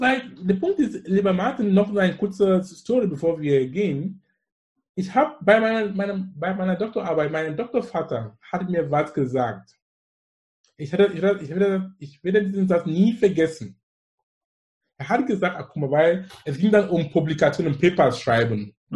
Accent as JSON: {"language": "German", "region": "Anglophone Cameroon", "country": "Cameroon", "second_language": "German", "said": "Und wo ich komme aus dem Besatzungsgebiet, wo die Engländer waren. Das heißt, ich bin mit Englisch aufgewachsen und alles in die Schule."}